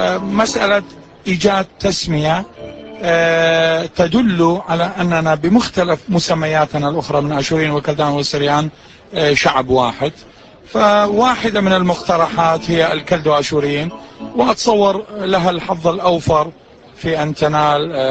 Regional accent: Iraq; همنا كعراقيين أولا وبعدها كآشوريين.

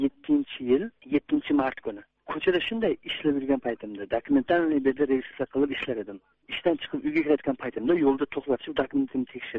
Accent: Olmaliq, Tashkent Region, Uzbekistan; Men o'zbek, O'zbekistondan, Namangandan, Andijondan, men o'zim Olmaliqdan.

